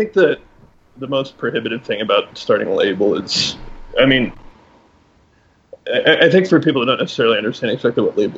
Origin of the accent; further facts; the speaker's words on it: Cody, Wyoming, United States; now in Fort Collins, United States; I'm from Cody, Wyoming. Originally.